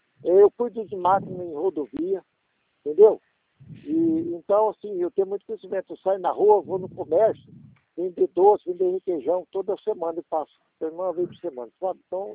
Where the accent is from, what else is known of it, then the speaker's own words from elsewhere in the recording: Populina, São Paulo, Brazil; Aí nessa cidade, tem muita gente da região de Jales. Eu sou de Popolina.